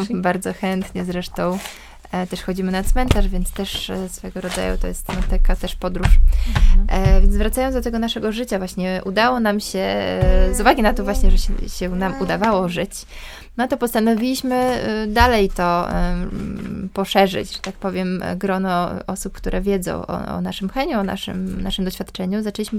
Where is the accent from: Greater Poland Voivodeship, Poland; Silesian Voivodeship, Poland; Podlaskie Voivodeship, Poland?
Podlaskie Voivodeship, Poland; Białystok; now in Warsaw, Poland; Pochodzimy z Białegostoku, mieszkamy w Warszawie